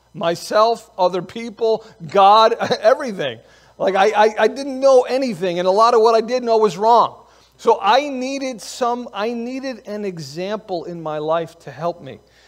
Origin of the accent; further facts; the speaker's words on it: New York City, New York, United States; I grew up down in New York City. And, you know, we're just kind of loud down there.